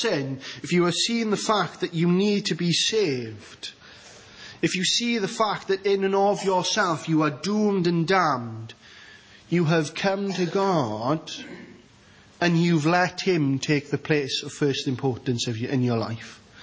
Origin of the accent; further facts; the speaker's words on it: Wales, United Kingdom; As Welsh people, we love our rugby. And I probably love my rugby as much as any of you.